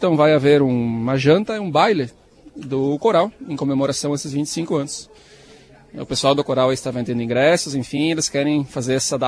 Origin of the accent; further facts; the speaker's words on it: São Domingos do Sul, Rio Grande do Sul, Brazil; Eu sou natural de São Domingos do Sul, moro lá.